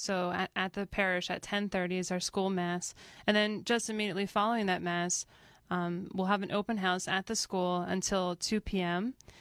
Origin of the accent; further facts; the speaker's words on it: Pennsylvania, United States; Well, that's Saturday, but I am from Pennsylvania, so Punxsutawney Phil.